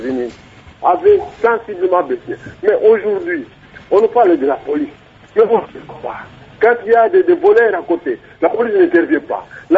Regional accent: Kinshasa, DR Congo; on a vécu, on a grandi à Kinshasa

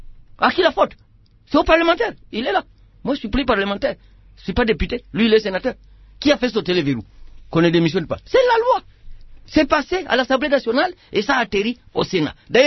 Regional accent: Mbuji-Mayi, Kasaï-Oriental, DR Congo; Je viens de Mbujimayi.

